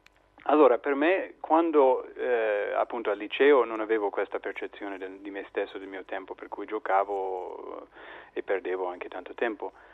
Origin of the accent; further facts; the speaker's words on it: United States; noi sono cresciuto negli Stati Uniti e lì questa usanza della distance education era già in atto negli anni 90